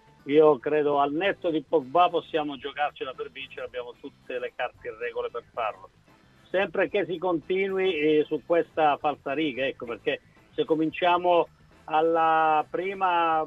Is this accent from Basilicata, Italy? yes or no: yes; Latronico, Basilicata, Italy; moved away as an adult; now in Sassuolo, Italy; No. Io sono di Latronico, in provincia di Potenza. Sono venuto qui a Sassuolo nell'89.